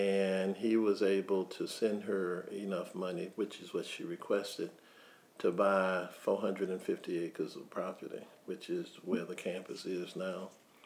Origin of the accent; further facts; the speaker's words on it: Denmark, South Carolina, United States; So I grew up in Denmark, had a fairly large African-American community